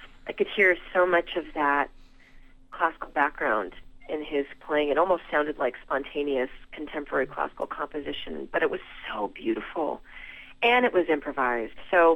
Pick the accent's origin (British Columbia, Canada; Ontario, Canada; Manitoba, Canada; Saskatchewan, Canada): British Columbia, Canada; North Vancouver; like a lot of kids growing up in Canada, learning music and piano more specifically